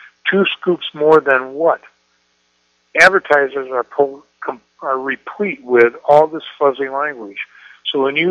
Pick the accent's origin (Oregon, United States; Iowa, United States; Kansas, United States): Iowa, United States; When they revived me, because I'm from Iowa, and I'm thinking pennies, $9.99.